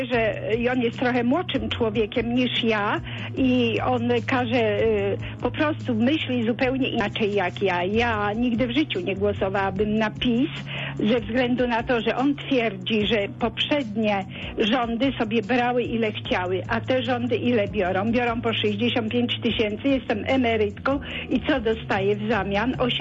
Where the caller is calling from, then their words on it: Września, Greater Poland Voivodeship, Poland; z Wrześni.